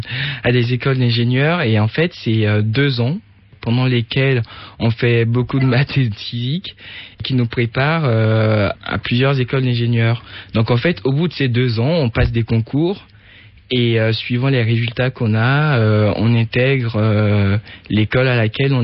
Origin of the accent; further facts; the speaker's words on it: Natitingou, Atakora, Benin; Non, moi je suis pas de Fifadji, moi je suis Natitengou, qui est une ville au nord du Bénin, à 600 km de Cotonou.